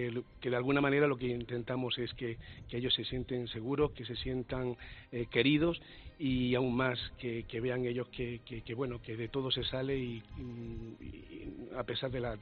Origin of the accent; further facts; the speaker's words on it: Almería, Andalusia, Spain; Un saludo muy grande para vosotros y para mi Almería, ¿eh? Que yo soy de Almería, para mi Almería, para todos los almerienses.